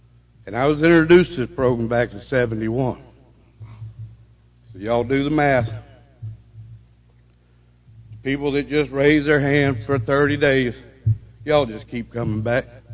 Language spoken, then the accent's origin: English; Havana, Florida, United States; I was born in North Florida, raised up in a little town called Havana, Florida. That's just north out of Tallahassee, about 12 miles from Georgia.